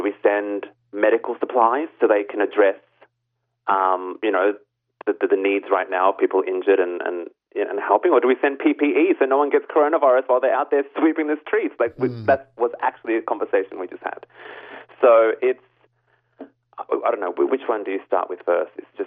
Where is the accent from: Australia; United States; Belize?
Australia; I was born in Australia, born and raised, but my folks moved here in the 70s, in the early stages of the Civil War.